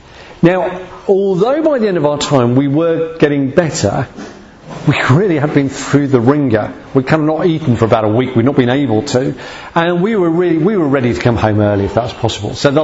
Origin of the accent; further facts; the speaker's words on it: United Kingdom; I am British. I've got a British passport.